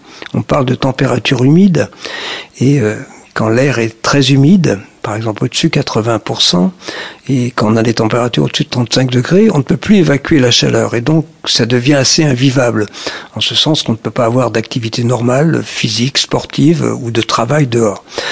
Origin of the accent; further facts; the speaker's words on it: Brittany, France; born there; Je suis né en Bretagne et on n'imaginait pas des températures de 40 degrés à Rennes